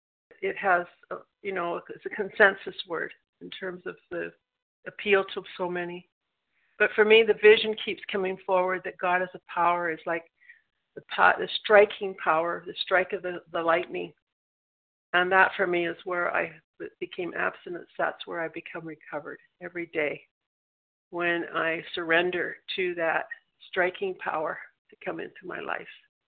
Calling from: Vancouver, British Columbia, Canada; I'm calling in from Vancouver, Canada.

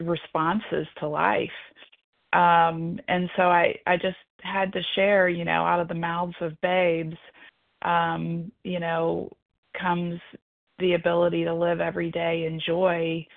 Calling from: Cincinnati, Ohio, United States; I'm calling from Cincinnati, Ohio.

